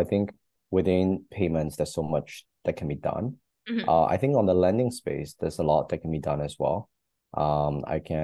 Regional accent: Singapore; I'm Singaporean, but I've lived in many different countries. So right now, I'm spending a lot of time between the US and Southeast Asia.

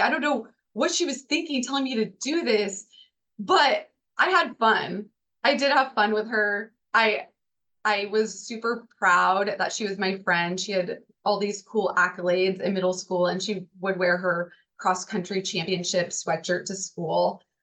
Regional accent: Chico, California, United States; And I grew up in Chico, California, where the summers, I mean, it can be 110.

